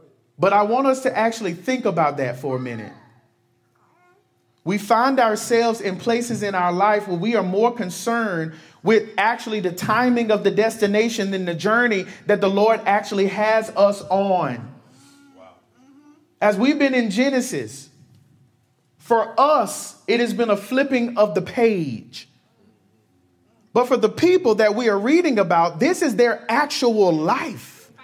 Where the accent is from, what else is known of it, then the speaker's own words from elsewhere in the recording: Alabama, United States; I normally take long drives back home. I'm from Alabama.